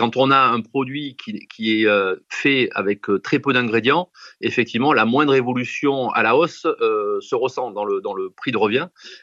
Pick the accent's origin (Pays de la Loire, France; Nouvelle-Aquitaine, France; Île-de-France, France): Nouvelle-Aquitaine, France; Bordeaux; Et le vin est passé par là en tant que pur bordelais.